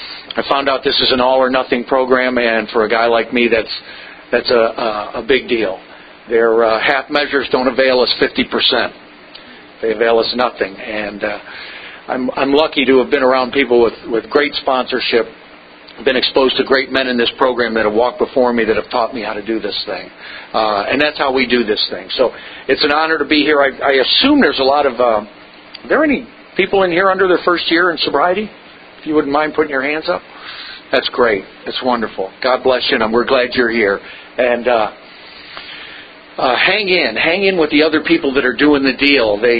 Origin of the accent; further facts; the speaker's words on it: St. Augustine, Florida, United States; We're actually from North Florida, over by St. Augustine.